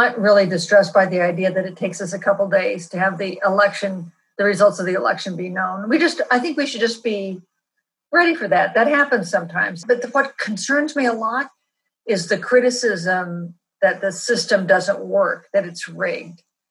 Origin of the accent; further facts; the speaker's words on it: Kansas, United States; As you know, I'm from Kansas.